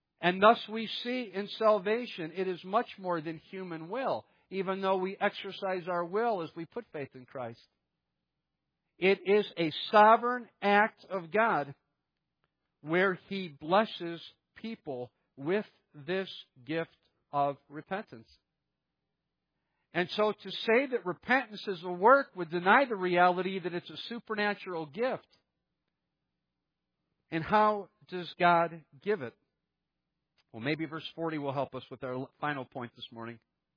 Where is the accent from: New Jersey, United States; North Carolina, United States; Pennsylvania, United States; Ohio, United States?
Ohio, United States; now in South Carolina, United States; I said, you know, I was raised in Ohio. My family all liked Ohio State. I went to Ohio State. I became an Ohio State football fan. That's a normal thing. Well, what happens? I moved down to South Carolina.